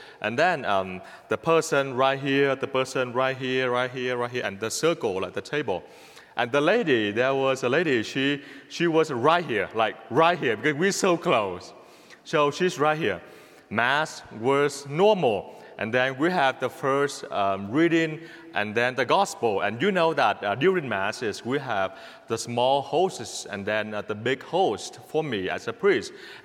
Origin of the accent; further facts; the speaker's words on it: Vietnam; English is a second language; moved away; I grew up poor in Vietnam. I lived with my grandma.